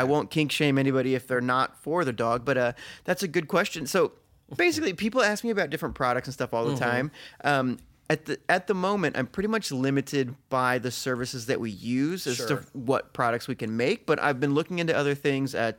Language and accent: English; San Diego, California, United States; I grew up in San Diego and Los Angeles was always in our backyard